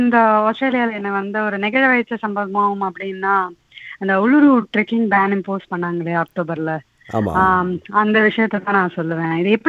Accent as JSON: {"language": "Tamil", "town": "Chennai", "region": "Tamil Nadu", "country": "India", "tie": "born or raised there", "said": "நான் சென்னையில் பிறந்து வளர்ந்துருக்கேன்"}